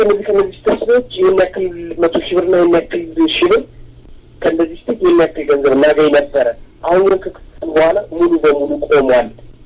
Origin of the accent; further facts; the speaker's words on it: Addis Ababa, Ethiopia; እኔ አዲስ አበባ ነው ትውልድ። የተወለድኩት አራዳ ፒያሳ ነው፣ አራዳ ይ ያደግኩት ፈረንሳይ